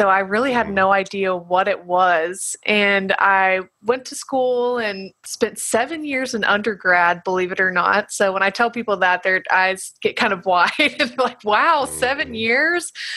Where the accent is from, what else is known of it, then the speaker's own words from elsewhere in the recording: Alabama, United States; So I grew up in Alabama